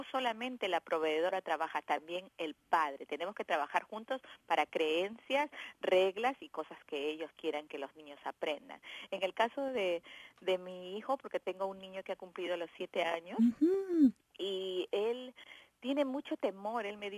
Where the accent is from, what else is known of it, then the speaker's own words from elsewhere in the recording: Peru; Mira, nosotros somos de Perú.